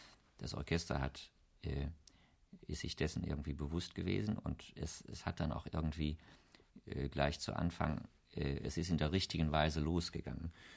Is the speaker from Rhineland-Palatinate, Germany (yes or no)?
no; Wuppertal, North Rhine-Westphalia, Germany; Ich habe hier studiert, ich bin hier Korrepetitor gewesen, Wuppertal, wo ich aufgewachsen bin